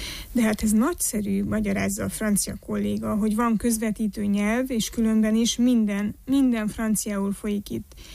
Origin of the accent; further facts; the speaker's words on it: Transylvania, Romania; Nem furcsa ez, kérdem erdélyi magyarként a francia közszolgálati rádió munkatársát